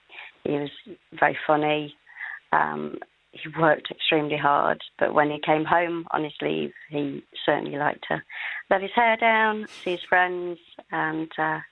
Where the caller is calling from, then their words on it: Nottingham, East Midlands, United Kingdom; I'm in Nottingham in England.